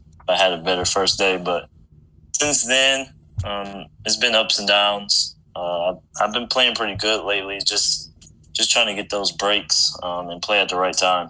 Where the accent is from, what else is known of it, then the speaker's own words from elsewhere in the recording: Flint, Michigan, United States; Well, I grew up in Flint. I transferred schools in the 11th grade to Grand Blanc, and that's where my parents live now. But I grew up in Flint, Michigan.